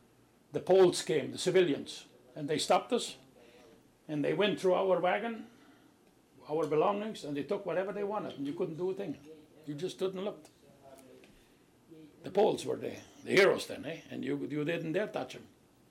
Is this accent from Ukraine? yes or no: yes; Ukraine; moved away